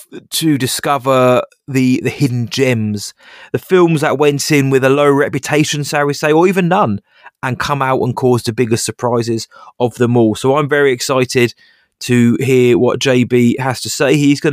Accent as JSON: {"language": "English", "country": "United Kingdom", "said": "I apologise in advance. I cannot help it. I'm British."}